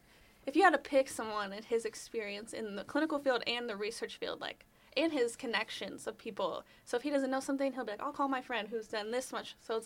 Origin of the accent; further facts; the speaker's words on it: Cleveland, Ohio, United States; I've always loved sports growing up in Cleveland. It's kind of in your blood.